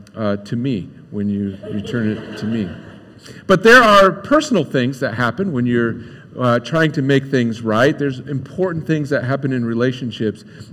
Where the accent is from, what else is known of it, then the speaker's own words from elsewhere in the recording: Johnstown, Ohio, United States; also born or lived in Croton; I grew up in Croton and Johnstown. Are you familiar with the town Johnstown?